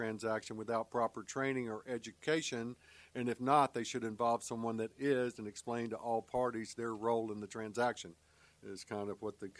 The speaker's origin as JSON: {"language": "English", "town": "Charlotte", "region": "North Carolina", "country": "United States", "tie": "born or raised there", "said": "I was involved when I was growing up in Charlotte."}